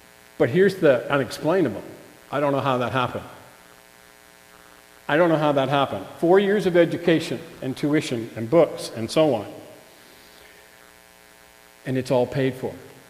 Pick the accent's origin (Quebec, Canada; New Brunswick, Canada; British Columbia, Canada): New Brunswick, Canada; we grew up and lived in New Brunswick, my wife and I, and we were living in Fredericton